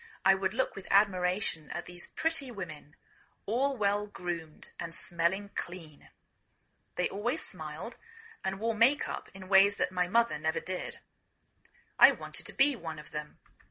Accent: England, United Kingdom; now in United States

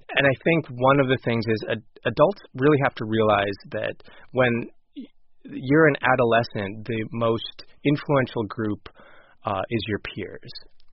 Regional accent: North Dakota, United States; moved away; I was raised in North Dakota and I understood, you know, early on that I was different.

